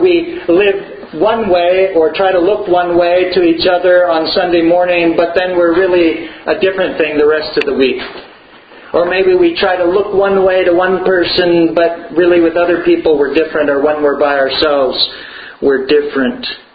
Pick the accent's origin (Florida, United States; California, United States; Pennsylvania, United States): California, United States; moved away as an adult; In 1985, when I left my hometown for the first time and all my friends and family in California to attend seminary in Princeton, New Jersey, a place I've never so much as visited before